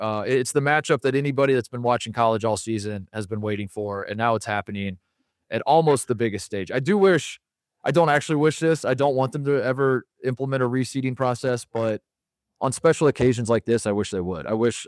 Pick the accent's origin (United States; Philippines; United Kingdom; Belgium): United States; Indiana; I was born in Indianapolis. I was raised in Central Indiana my whole life.